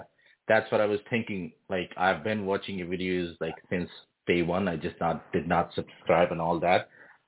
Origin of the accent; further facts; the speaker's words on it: Pakistan; now in Canada; So I'm from Pakistan. I moved to Canada 10 years ago.